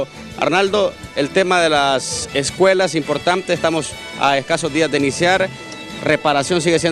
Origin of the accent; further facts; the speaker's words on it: La Libertad, Comayagua, Honduras; una escuela de mi pueblo en La Libertad, Comayagua, que está prácticamente dañada un 100%